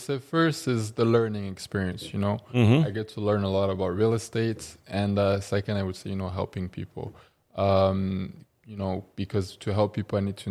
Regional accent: France; born there; first language French; English is a second language; I was born in France, growing up speaking French.

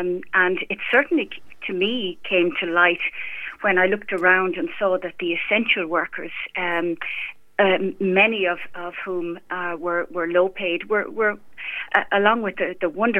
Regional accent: Carrick-on-Shannon, Connacht, Ireland; now in Nenagh, Ireland; I was born and bred in Carrick and Shannon, County Leitrim, now living in Nina, County Tip. I suppose I lived abroad for 10 years, and when I returned to Ireland with my husband

